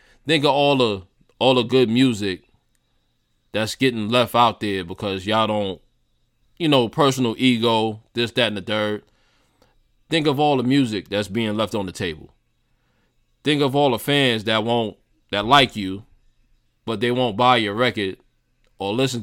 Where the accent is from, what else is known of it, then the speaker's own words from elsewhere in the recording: New York, United States; And believe me, I'm from New York, man. So nobody knows this more than me.